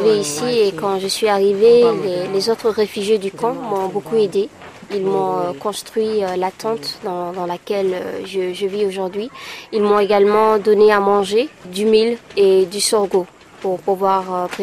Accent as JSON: {"language": "French", "town": "Kinasaram", "country": "Nigeria", "tie": "born or raised there", "moved": "yes", "said": "j'ai dû repartir au Nigeria dans ma ville natale à Kinasaram. Et j'ai pas retrouvé ma famille à Kinasaram."}